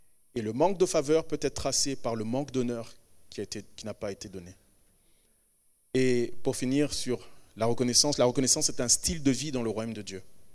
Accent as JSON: {"language": "French", "country": "Rwanda", "tie": "born there", "said": "Comme je vous l'ai dit, je suis né au Rwanda"}